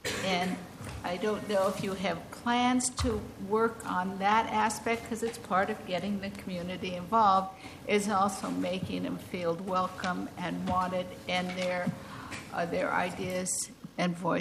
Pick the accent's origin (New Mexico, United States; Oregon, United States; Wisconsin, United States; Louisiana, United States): Oregon, United States; Portland; You wouldn't know, but I'm from East Portland, where the biggest population, most diverse population is, and a lot of immigrants and stuff.